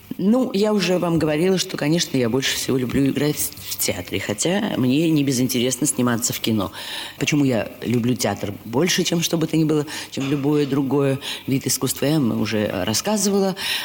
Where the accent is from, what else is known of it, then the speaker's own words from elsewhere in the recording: Saint Petersburg, Russia; как ленинградка, естественно, я немножко болела за «Зенит».